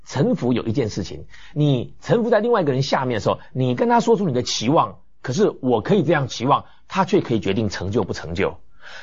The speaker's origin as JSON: {"language": "Chinese", "country": "China", "said": "我们中国人很容易明白的，朝见神就是朝见王的意思。"}